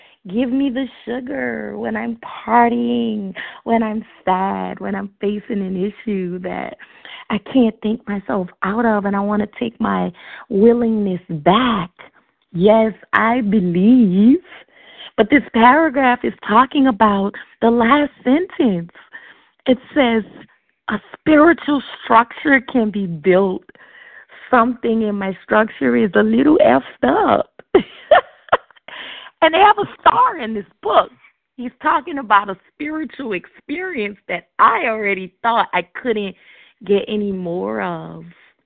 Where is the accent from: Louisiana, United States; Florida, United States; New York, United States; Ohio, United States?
Louisiana, United States; New Orleans; I'm from the Deep South, New Orleans, Bible Belt.